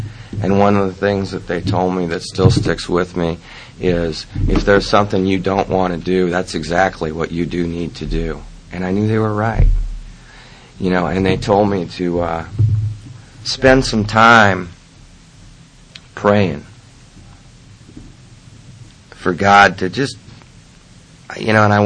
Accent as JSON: {"language": "English", "town": "Omaha", "region": "Nebraska", "country": "United States", "said": "here I am a junkie from Omaha"}